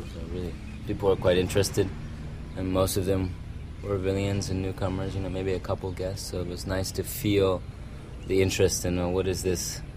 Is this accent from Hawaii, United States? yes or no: yes; Hawaii, United States; because I grew up in Hawaii. It's quite a different reality there.